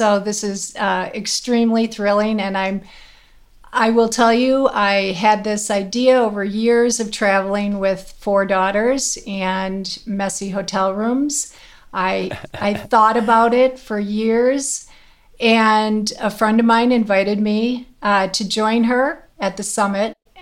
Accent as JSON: {"language": "English", "town": "Chicago", "region": "Illinois", "country": "United States", "said": "I'm from Chicago, Illinois."}